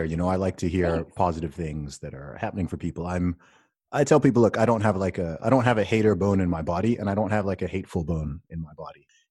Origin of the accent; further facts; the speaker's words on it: Saudi Arabia; now in United Kingdom; So I grew up in Saudi Arabia. Most of my teachers and stuff were American. I grew up surrounded by Americans, and then I'm British by nationality.